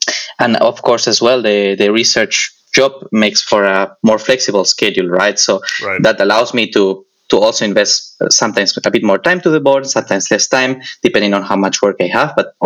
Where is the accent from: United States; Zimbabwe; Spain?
Spain; I'm from Spain, and Spain doesn't have an organized community.